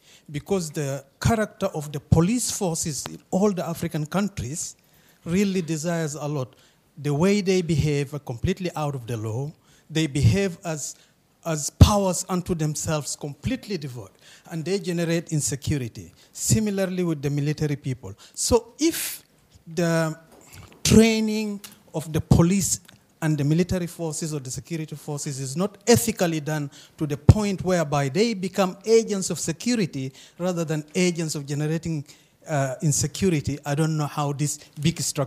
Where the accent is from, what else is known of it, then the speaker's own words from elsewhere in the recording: South Sudan; now in London, United Kingdom; I come from South Sudan and I live in London.